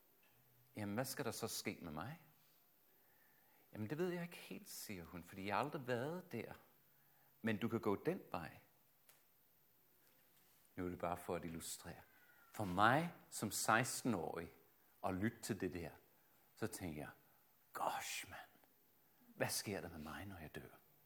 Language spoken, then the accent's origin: Danish; Australia; som teenager, der voksede jeg op i Australien